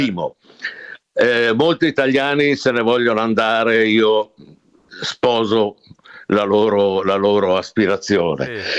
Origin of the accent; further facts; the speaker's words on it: Como, Lombardy, Italy; Io sono nativo di Como, però con doppia cittadinanza, quindi sono anche svizzero.